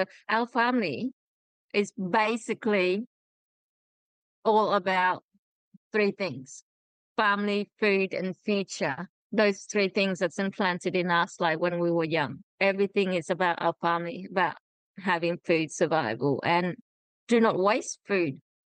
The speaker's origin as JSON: {"language": "English", "country": "Vietnam", "second_language": "English", "lives_now": "Australia", "said": "we are refugee migrated from Vietnam to Australia in 1994 when we arrived into Australia after stay at the refugee camp for 4 years"}